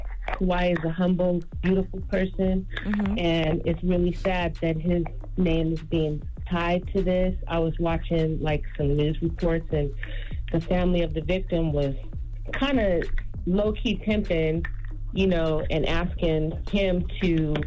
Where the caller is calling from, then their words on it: California, United States; I'm calling from California.